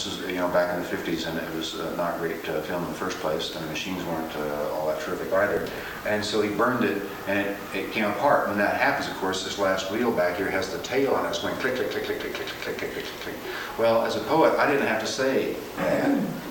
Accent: Kansas, United States; There's a word that they nationally use on the coasts right now for my part of the country. I came from Kansas, and the word is flyover people.

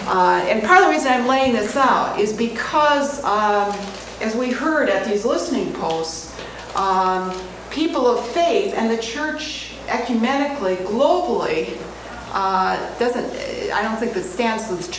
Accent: Chicago, Illinois, United States; I mean, I come from Chicago, so I can mention Michael Jordan.

